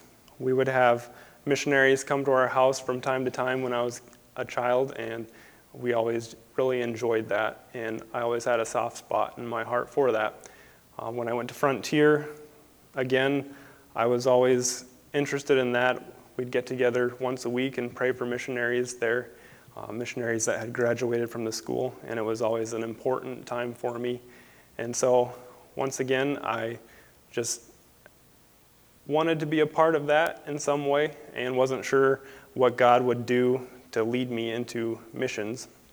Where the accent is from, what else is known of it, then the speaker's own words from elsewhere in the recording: South Dakota, United States; now in Newaygo, United States; So I guess I grew up in South Dakota. I grew up in a pastor's family out there in South Dakota. We grew up out in the country.